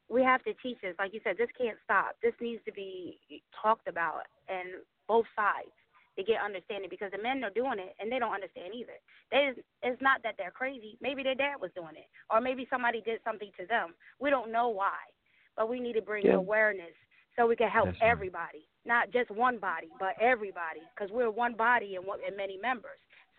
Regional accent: New Jersey, United States; And I'm from Jersey, just to let you know.

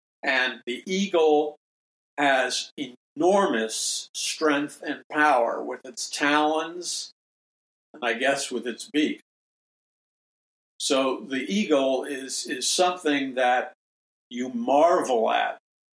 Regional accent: New York City, New York, United States; I mean, I grew up in New York City. The only thing there were stupid pigeons.

